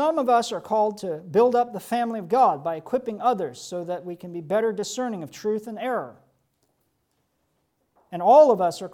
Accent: Georgia, United States; born there; There was a Christian couple in the town where I was born in Georgia.

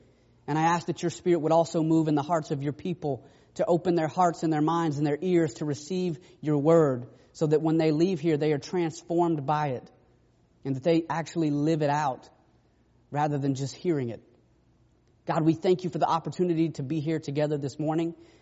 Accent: Atlanta, Georgia, United States; I actually went to Bible college in Georgia. I'm from Atlanta.

